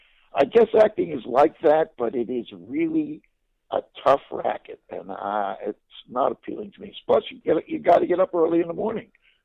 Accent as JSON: {"language": "English", "region": "New Jersey", "country": "United States", "said": "And it gives you a real chip on your shoulder. You think, oh, yeah, I'm from New Jersey."}